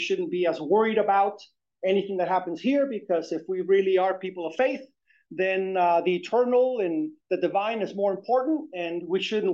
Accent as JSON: {"language": "English", "town": "San Diego", "region": "California", "country": "United States", "said": "I know it's a little cold, but I'm from San Diego. Trust me, this is cold."}